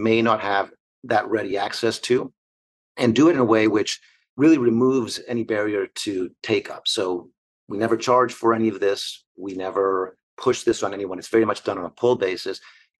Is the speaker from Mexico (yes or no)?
no; Argentina; also born or lived in United States / Spain / United Kingdom; now in New York, United States; I grew up partly in Argentina, partly in the US, partly in Spain, spent some time in the UK.